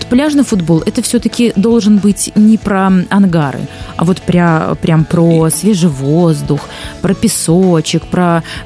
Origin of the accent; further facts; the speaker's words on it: Belarus; Подожди, мы же белорусы мирные люди.